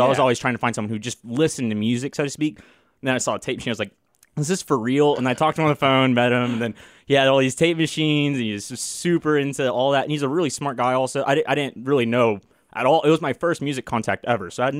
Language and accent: English; Texas, United States; I'm from a suburb north of Dallas. I started playing in a band in high school.